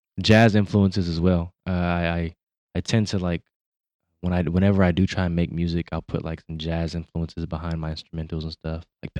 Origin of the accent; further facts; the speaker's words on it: Sacramento, California, United States; So I'm from South Sac in Elder Creek, and my house was the spot.